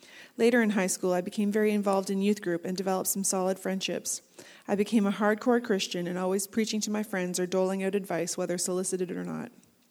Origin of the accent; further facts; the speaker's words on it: Strathroy, Ontario, Canada; Good morning … I was born and raised outside of Strathroy, Ontario. My family moved to a farm when I was 11 years old